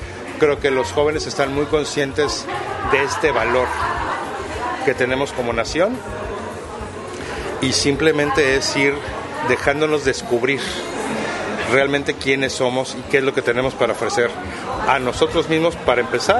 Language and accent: Spanish; Mexico